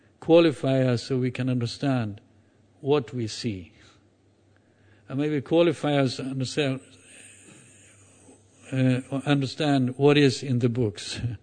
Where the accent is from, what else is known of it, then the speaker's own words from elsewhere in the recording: Sweden; I'm from Sweden, but that doesn't matter so much. But I used to say that I belong to the Swedish forest tribes.